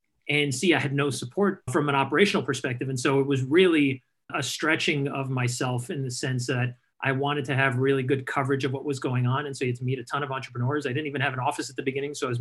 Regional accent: France; now in New York, United States; because of the fact that I grew up in France

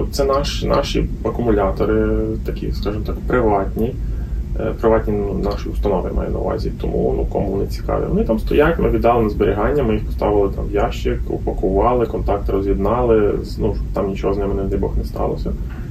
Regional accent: Lviv, Lviv Oblast, Ukraine; У нас добирання тривало, оскільки ми зі Львова

